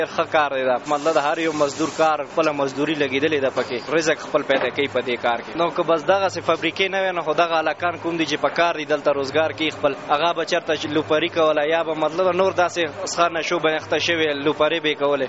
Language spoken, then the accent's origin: Pashto; Paktia, Afghanistan; دی زه د پکتیا ولایت یم استاد یم